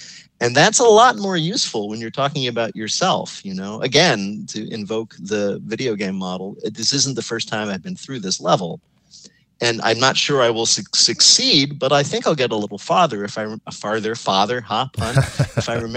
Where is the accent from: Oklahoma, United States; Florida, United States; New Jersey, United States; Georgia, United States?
New Jersey, United States; around the same time I grew up in suburban New Jersey.